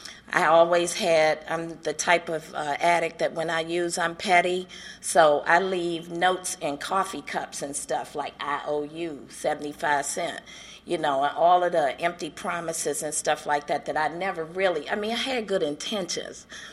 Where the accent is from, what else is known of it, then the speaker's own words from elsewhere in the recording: Washington, District of Columbia, United States; I'm from Washington, D.C., and I was a bum, a using, homeless, pissy, using bum.